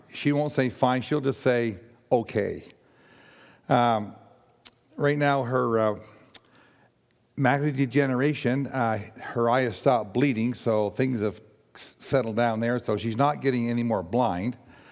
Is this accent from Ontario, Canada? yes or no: no; Halifax, Nova Scotia, Canada; So no problem saying I'm from Halifax.